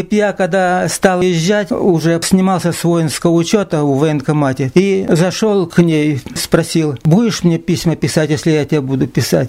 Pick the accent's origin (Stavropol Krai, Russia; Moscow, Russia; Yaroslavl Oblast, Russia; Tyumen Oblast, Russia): Tyumen Oblast, Russia; Karavay; born there; Я родился в Сладковском районе, деревне Каравай.